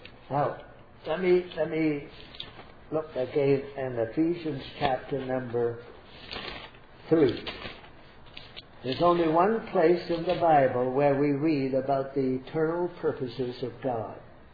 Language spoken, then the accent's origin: English; Canada; Most of you people are Americans. I'm not. I'm a Canadian.